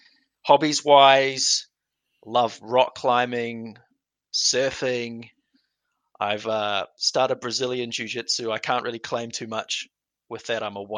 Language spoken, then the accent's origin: English; Christchurch, Canterbury, New Zealand; I was born and raised in Christchurch, you know, Quake City. Yes, I was in the earthquake.